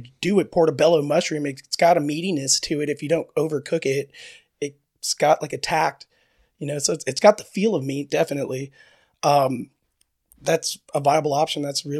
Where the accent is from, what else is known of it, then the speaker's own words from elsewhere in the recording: Spring Valley, California, United States; I grew up in East County, Spring Valley, California.